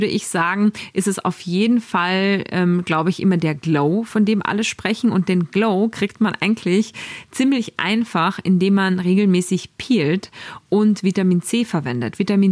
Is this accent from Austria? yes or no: yes; Salzburg, Austria; now in Hamburg, Germany; Mei Moni, es ist so, so nett, eine Stimme aus meiner Heimat zu hören. Ich grüße dich ganz, ganz lieb. Liebste Grüße aus Hamburg ins schöne Salzburg.